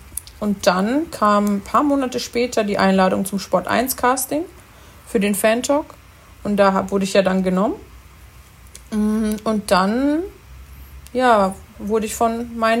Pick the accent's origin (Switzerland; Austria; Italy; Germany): Italy; als Italiener